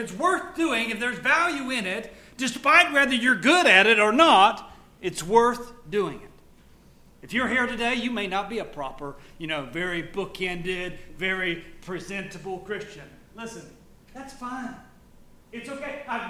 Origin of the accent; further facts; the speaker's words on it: Alabama, United States; I was not raised in North Carolina. I was raised in Alabama.